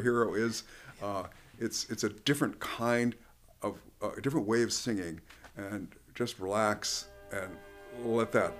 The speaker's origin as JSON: {"language": "English", "town": "Devils Lake", "region": "North Dakota", "country": "United States", "tie": "born or raised there", "said": "All right, so born and raised in Devil's Lake, North Dakota. Went to the University of North Dakota with the intention of becoming a high school music teacher."}